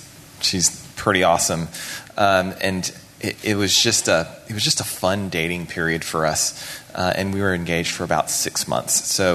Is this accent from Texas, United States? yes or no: yes; Texas, United States; now in Washington, United States; So we are both from Texas and moved up to D.C., and that's where a lot of our story happens.